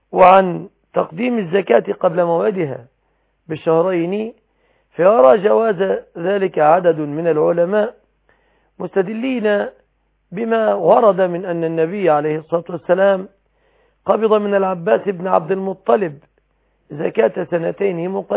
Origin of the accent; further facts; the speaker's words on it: Egypt; بلادنا مصر